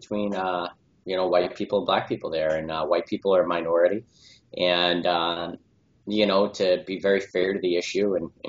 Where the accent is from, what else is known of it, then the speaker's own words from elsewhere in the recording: Boston, Massachusetts, United States; Yeah, I'm from Boston. I run a nightclub